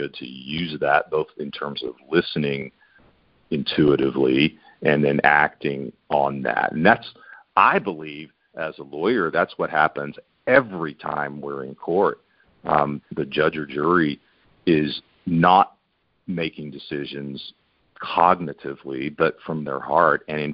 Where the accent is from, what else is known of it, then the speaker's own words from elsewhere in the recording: United States; And as an American, I like things clean and organized.